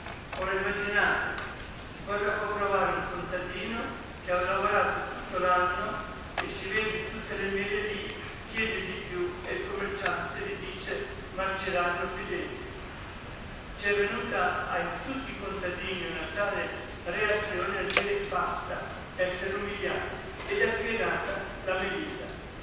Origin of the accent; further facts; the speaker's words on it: Trentino-Alto Adige, Italy; io vengo dalla Val di Non del Trentino